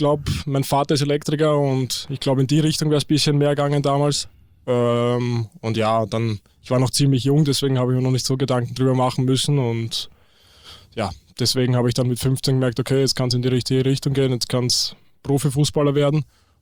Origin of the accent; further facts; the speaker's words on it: Eisenstadt, Burgenland, Austria; Ich komme aus Österreich, genauer zu sein aus Eisenstadt, das ist in Burgenland. Das ist auf jeden Fall nicht typisch für Österreich, weil dort gibt es nicht wirklich Berge, eher mehr Weinberge. Und ja, ziemlich viel Flachland, viel Natur